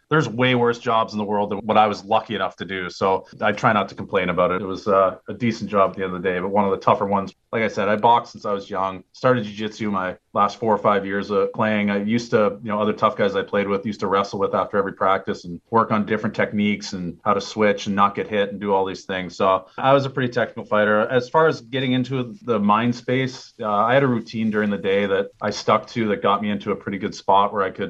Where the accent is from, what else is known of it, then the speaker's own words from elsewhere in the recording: Oshawa, Ontario, Canada; I was golfing with my buddies in my hometown of Oshawa